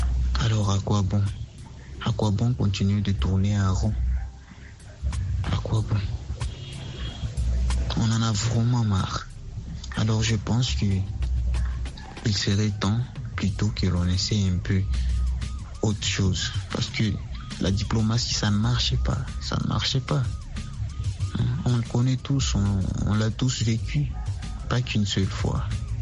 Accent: Bukavu, South Kivu, DR Congo; Je suis congolais de l'Est, dans la province du Sud-Kivu et la ville de Bukavu.

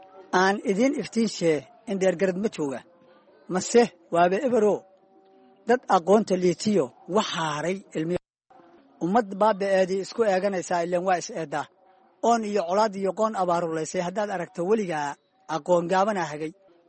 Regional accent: Lower Juba, Somalia; also born or lived in Galguduud; aniga waxaan ku dhashay gobolka Galgaduud, gaar ahaan degmada Cawdaq. wallaahi niyow taariikh nololeedkayga dee intii Soomaaliya ay burburka ahayd umbaan dhashay. haddii Ilaahay ku simoogul yahay waxaan ku koray sida jubbada hoose ilaa iyo gobollada dhexe.

